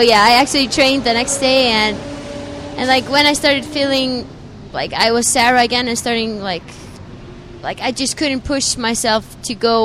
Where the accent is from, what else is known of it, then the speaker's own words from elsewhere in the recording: Iceland; English is a second language; No, I'm from Iceland.